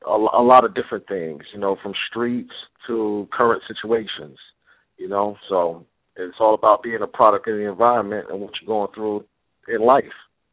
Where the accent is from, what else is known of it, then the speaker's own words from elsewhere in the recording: New Jersey, United States; I'm originally from Jersey, from North New Jersey, so it just stuck with me.